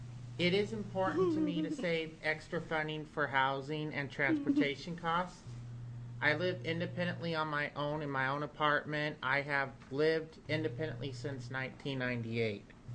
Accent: Corvallis, Oregon, United States; I'm from Corvallis, Oregon. I am a member of the Oregon Self-Advocacy Coalition.

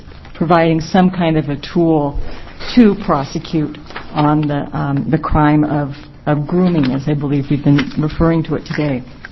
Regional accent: Newport, Oregon, United States; from Newport, Oregon, and I represent the Oregon Library Association.

